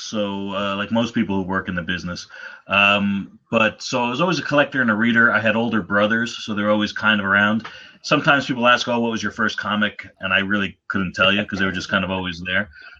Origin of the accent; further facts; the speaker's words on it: New York City, New York, United States; I live in New York City and I grew up in the New York area, and I would do conventions ever since like seventh grade